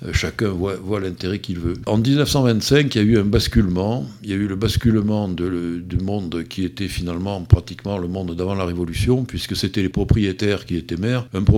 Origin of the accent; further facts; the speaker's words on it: Le Lardin, Nouvelle-Aquitaine, France; born there; je suis né au Lardin.